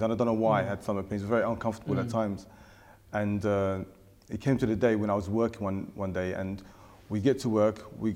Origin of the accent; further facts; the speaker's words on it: Tottenham, London, United Kingdom; also born or lived in Bethnal Green / Hackney; Born in UK, England, London, Bethnal Green, to be honest with you, Hackney.